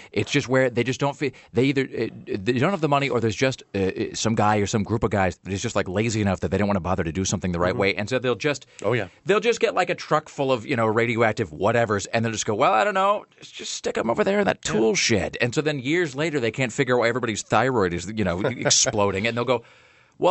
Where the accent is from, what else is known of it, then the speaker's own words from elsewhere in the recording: Tri-Cities, Washington, United States; It's a thinly veiled description of my hometown because he talks about – of the Tri-City area because he talks about growing up in the shadow of the nuclear industry and being by the Columbia River and whatever.